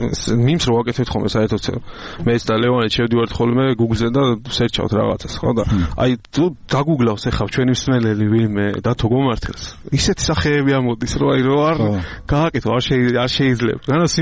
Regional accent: Gurjaani, Kakheti, Georgia; გურჯაანი, გურჯაანიდან. პატარა დუბლინია გურჯაანი.

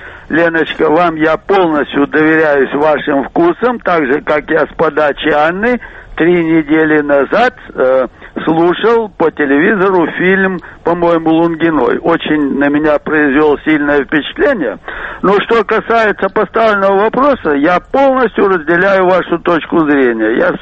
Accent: Almaty, Kazakhstan; Я сам из Алматы и с 43-го года объездил Среднюю Азию.

